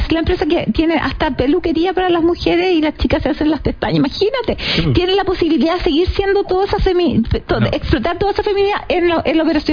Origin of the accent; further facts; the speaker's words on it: Biobío, Chile; now in Santiago, Chile; Yo soy del sur del Chile. A mí nadie me habló de minería, yo solamente soy de la región del Biobío, y yo lo único que sabía de minería era del carbón.